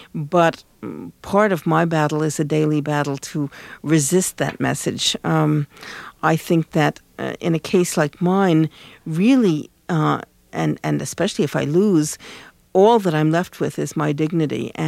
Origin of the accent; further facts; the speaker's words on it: New Mexico, United States; moved away as an adult; also born or lived in New York City; I was born here 52 years ago in New York City. I grew up in New Mexico on the desert, and when I left and went to Latin America in 1961